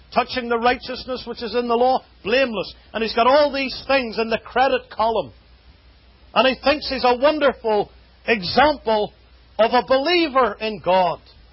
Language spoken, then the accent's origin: English; Belfast, Northern Ireland, United Kingdom; I grew up on the Protestant side of Belfast in Northern Ireland.